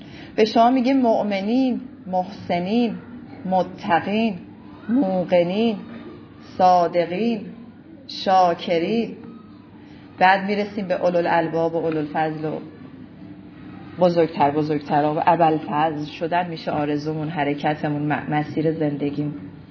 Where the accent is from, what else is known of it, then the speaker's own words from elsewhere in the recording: Isfahan, Iran; ما اصفهانی ها خیلی افتخار میکنیم به اصفهانی بودنم.